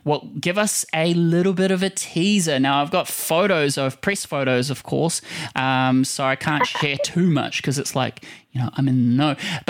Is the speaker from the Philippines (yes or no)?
yes; Philippines; Well, I'm a Filipino.